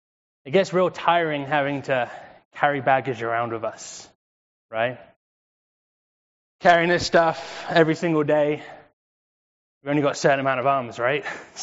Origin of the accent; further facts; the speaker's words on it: England, United Kingdom; I'm English. That means you might not understand what I'm saying because I say things differently, right?